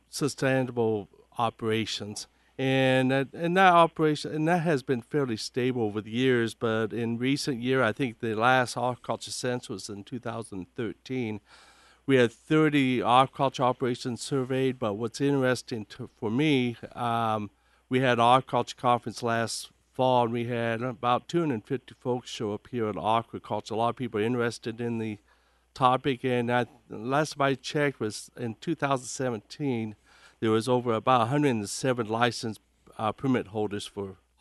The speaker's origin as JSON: {"language": "English", "region": "Iowa", "country": "United States", "said": "I'm originally from Western Iowa myself, and I remember when I came back to being gone for 10 years."}